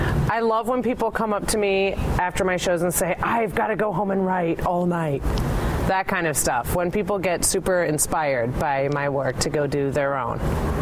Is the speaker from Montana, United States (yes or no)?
no; Detroit, Michigan, United States; now in New York, United States; You know, Detroit's my hometown. Right. I definitely feel a sense of that is where I come from.